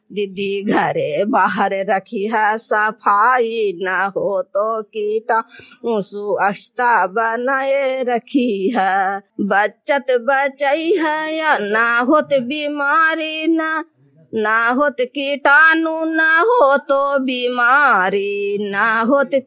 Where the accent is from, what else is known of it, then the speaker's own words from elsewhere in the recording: Narsanda, Bihar, India; मैं चंडी ब्लॉक के नरसंडा गांव की रहने वाली हूँ।